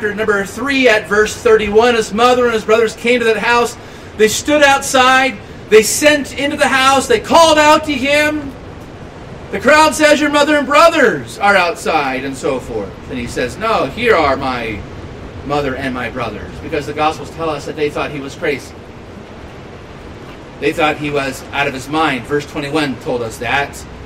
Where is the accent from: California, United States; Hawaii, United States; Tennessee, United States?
California, United States; Los Angeles; If you're not from here, I'll say, well, I'm from Southern California. Maybe you know a little bit about Southern California. I'll say, well, I'm from Los Angeles.